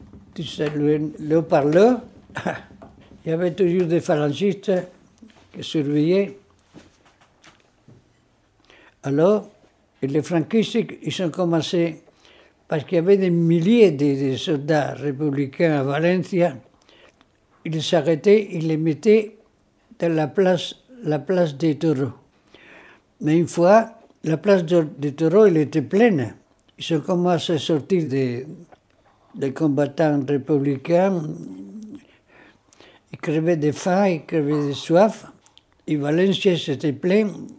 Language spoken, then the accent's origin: French; Tetouan, Tanger-Tetouan-Al Hoceima, Morocco; French is a second language; Je me suis dit, si je retourne chez moi, à Tétouan, comme je suis, me suis échappé, c'est possible que je vais être fusillé.